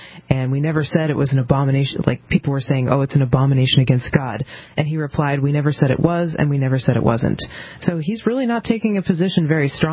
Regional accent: New England, United States; Now, being from being the effete liberal that I am from New England, this doesn't strike me as anything out of the ordinary

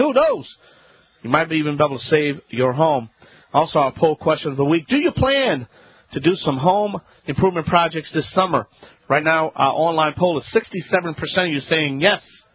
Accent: Louisiana, United States

